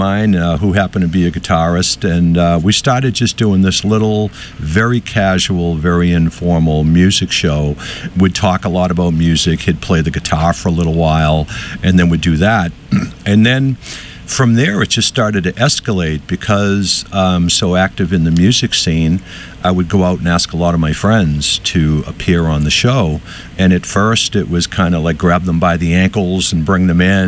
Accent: Boston, Massachusetts, United States; I grew up in Boston, right not far from Kenmore Square in downtown Boston. So I was walking distance to a lot of the clubs.

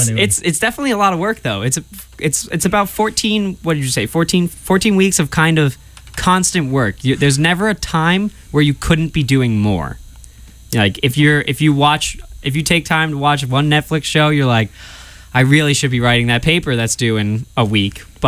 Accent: New Jersey, United States; I'm from New Jersey.

